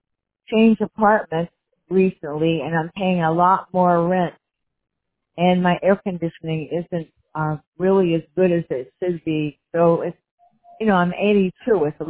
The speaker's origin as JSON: {"language": "English", "region": "Louisiana", "country": "United States", "tie": "born there", "said": "I was born in Louisiana."}